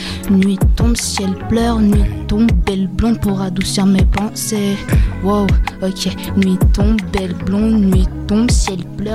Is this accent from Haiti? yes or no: no; Martigues, Provence-Alpes-Côte d'Azur, France; now in Marseille, France; Je viens de Martigues, moi, à la base. Ça fait 6 mois que je suis sur Marseille.